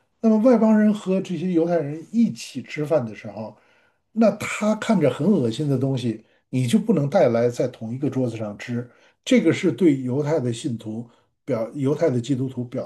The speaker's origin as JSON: {"language": "Chinese", "country": "China", "said": "我们中国人都吃猪肉，红烧肉是很多人的 favorite 啊"}